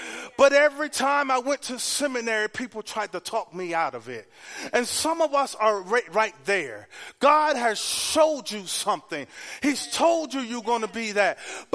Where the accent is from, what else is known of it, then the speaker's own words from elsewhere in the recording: Miami, Florida, United States; I'm from Miami, y'all. People from the island, we have goats, chickens, and everything else.